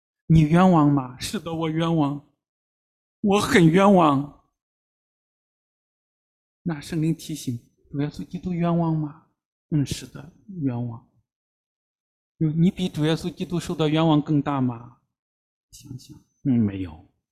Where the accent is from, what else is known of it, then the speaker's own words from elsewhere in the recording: Henan, China; 我是河南人，我们中间有河南的老乡啊